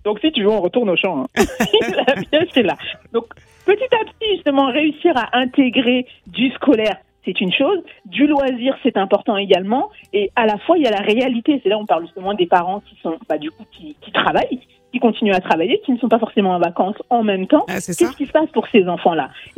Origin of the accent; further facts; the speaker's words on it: France; personnellement, j'ai grandi en province, en France.